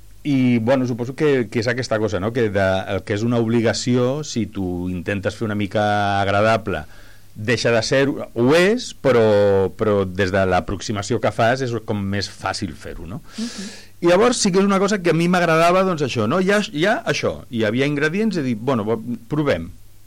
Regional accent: El Prat de Llobregat, Catalonia, Spain; sabran que jo sóc del Prat

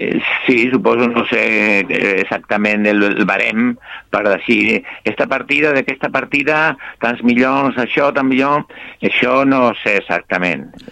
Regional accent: Tazacorte, Canary Islands, Spain; now in Sabadell, Spain; jo encantat de servir tant al meu poble, Tazacorte, com a l'alta l'adopció, que Sabadell.

